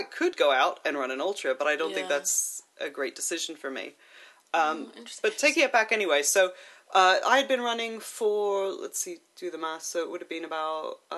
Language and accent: English; United States; moved away as an adult; now in London, United Kingdom; I started running just after I moved to London in 2002. You may have noticed from my accent, I'm not from around here. I'm originally from the States, and I moved here after university.